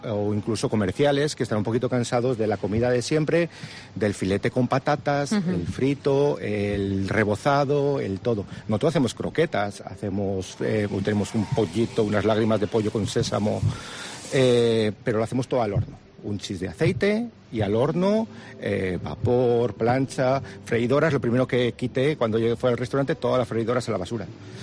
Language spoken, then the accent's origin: Spanish; Tauste, Aragon, Spain; Soy de un pueblo de Zaragoza, Tauste. Estudié en Tauste, en Zaragoza, en diseño industrial y de interiores.